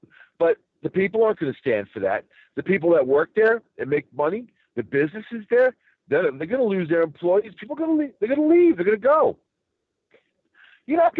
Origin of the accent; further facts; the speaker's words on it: New York City, New York, United States; And keep in mind, I'm from New York City, you know, Long Island, too.